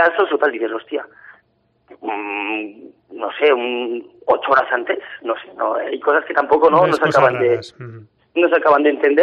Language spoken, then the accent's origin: Spanish; Barcelona, Catalonia, Spain; now in Huesca, Spain; Yo soy de Barcelona, estoy viviendo en Huesca desde hace 4 años